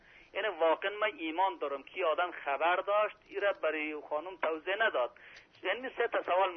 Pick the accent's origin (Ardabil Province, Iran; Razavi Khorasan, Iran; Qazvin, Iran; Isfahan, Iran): Razavi Khorasan, Iran; Mashhad; از مشهد هستم.